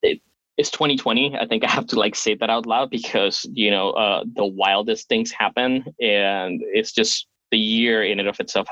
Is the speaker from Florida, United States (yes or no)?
yes; Florida, United States; I grew up in South Florida